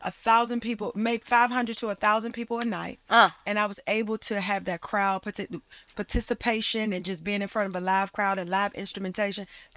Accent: Washington, District of Columbia, United States; I'm from Washington, D.C., born and raised D.C., Southeast.

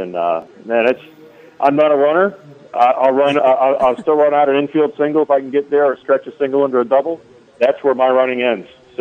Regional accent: New Hampshire, United States; And I grew up in New Hampshire. I'm from New England, so you know, went to the University of New Hampshire, all that good stuff.

